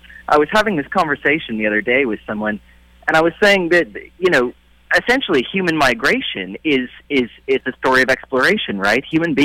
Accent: Riverside, California, United States; I grew up in Riverside, California, and we lived next to some orange groves.

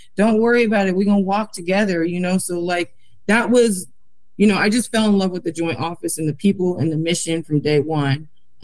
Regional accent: Portland, Oregon, United States; you mentioned that I was raised in North Portland.

